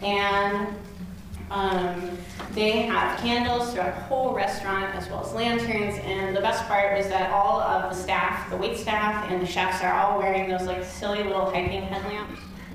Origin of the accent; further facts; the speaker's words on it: Girdwood, Alaska, United States; And I'm growing up in Girdwood, Alaska. And if you don't know anything about Girdwood, it's about 45 minutes south of Anchorage and about an hour away from Seward.